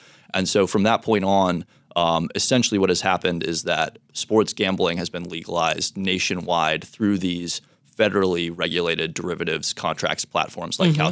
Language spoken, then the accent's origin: English; Texas, United States; So states that didn't even allow sports betting before, like my home state of Texas, California, major markets now have sports betting through these prediction markets.